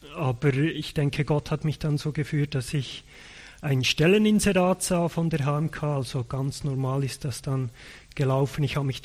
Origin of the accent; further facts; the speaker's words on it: Bern, Switzerland; Ich komme aus dem Bernbiet, genau gesagt aus dem Emmental. Ich bin dort aufgewachsen und zur Schule gegangen, in die Gemeinde gegangen und wir wohnen jetzt dort als Familie auch wieder.